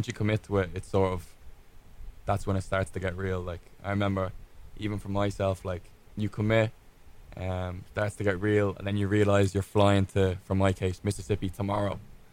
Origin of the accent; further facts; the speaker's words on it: Drogheda, Leinster, Ireland; Like, I'm Irish and I'm walking around campus drinking yerba mate. Like, if I walk around Drogheda drinking mate, they're like, what are you doing?